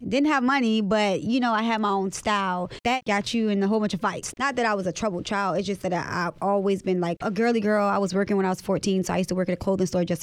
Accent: Baltimore, Maryland, United States; I think where I grew up in West Baltimore, everyone's mom was on drugs.

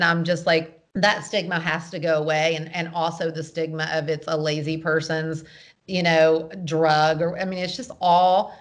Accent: the South, United States; I'm a Christian. I'm from the South.

